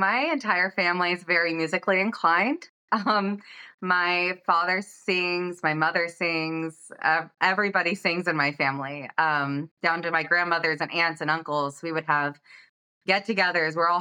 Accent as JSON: {"language": "English", "region": "Georgia", "country": "United States", "tie": "born or raised there", "lives_now": "Virginia, United States", "said": "My mom's side is from California. My dad's side's from Oklahoma. I grew up in Georgia, military family. And then we recently moved up to North Virginia to start new."}